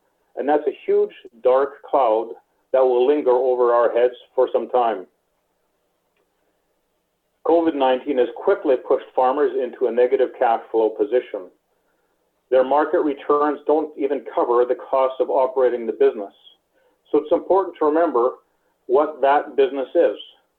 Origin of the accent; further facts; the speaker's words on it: Manitoba, Canada; I'm a producer from Manitoba and the chair of the Canadian Pork Council.